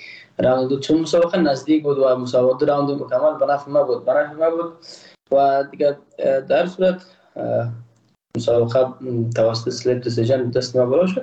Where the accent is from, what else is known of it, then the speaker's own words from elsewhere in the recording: Afghanistan; ما تاجیک نیستم، احساس کردم ما بزگو پشتون نیستم، ما یک افغان هستم